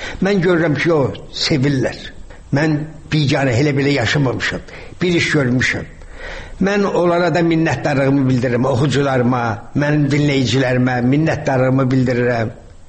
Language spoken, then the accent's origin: Azerbaijani; Shaki, Azerbaijan; Mən uşaqlıqda böyük həyətimiz vardı Şəkidə.